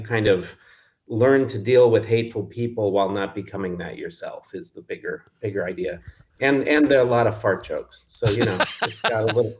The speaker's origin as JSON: {"language": "English", "town": "Neenah", "region": "Wisconsin", "country": "United States", "tie": "born or raised there", "said": "Yeah, I grew up in Neenah and went to Neenah High, graduated back in the 90s, went to the University of Wisconsin"}